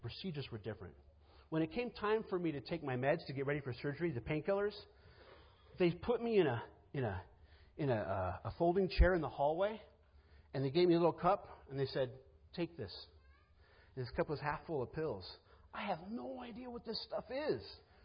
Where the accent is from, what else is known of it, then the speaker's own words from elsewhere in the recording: Spokane, Washington, United States; some of the things I saw when I was growing up in Spokane and that kind of thing